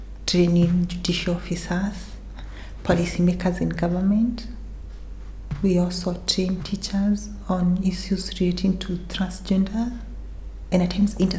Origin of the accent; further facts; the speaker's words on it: Kenya; I'm Kenyan.